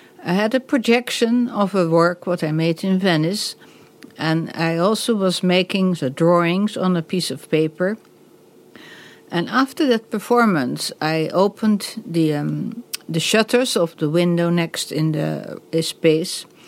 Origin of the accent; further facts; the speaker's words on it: Amsterdam, North Holland, Netherlands; English is a second language; from Amsterdam, and this is my first solo exhibition in the UK.